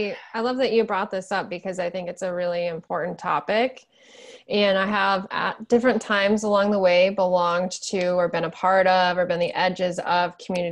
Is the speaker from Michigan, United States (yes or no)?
yes; Michigan, United States; Michigan.